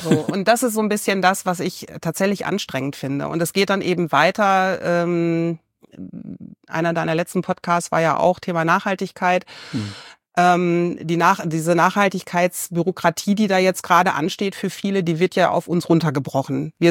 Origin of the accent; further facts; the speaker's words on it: North Rhine-Westphalia, Germany; Aber wir sind auch typische Westfale.